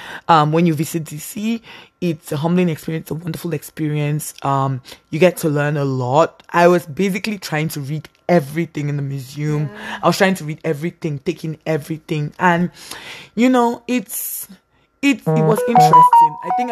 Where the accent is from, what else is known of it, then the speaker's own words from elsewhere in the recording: Cameroon; also born or lived in United States; also I'm like born here in America, but I grew up in Cameroon. So I think growing up in Cameroon is very interesting because we thought about like history, like we get to learn about like Cameroon history